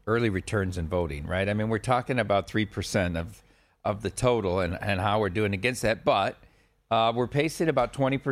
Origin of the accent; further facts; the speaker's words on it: Dubuque, Iowa, United States; I'm from Dubuque, Iowa.